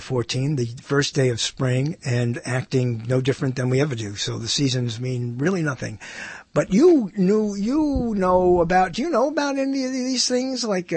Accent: Canada; We're Canadian.

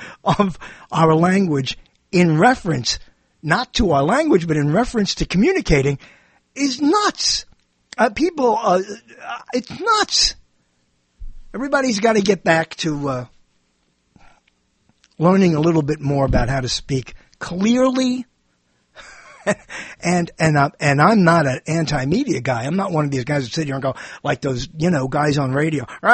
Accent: New York City, New York, United States; I use the word hate very liberally because I'm, you know, I'm a New Yorker, and we go right for the throat most of the time.

